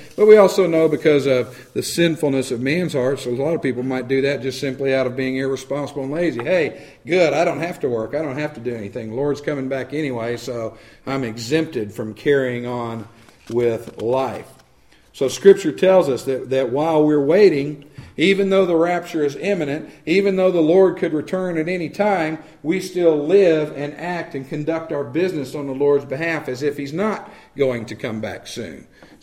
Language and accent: English; United States; we somehow think we have this entitlement, this right, that because we're Americans, we have rights and we can't be treated badly.